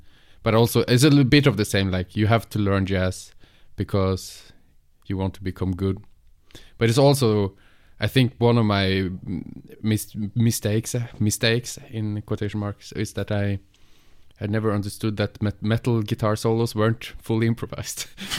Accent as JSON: {"language": "English", "country": "Norway", "said": "I'm from Norway. I'm from a really small place in Norway where nothing really happened."}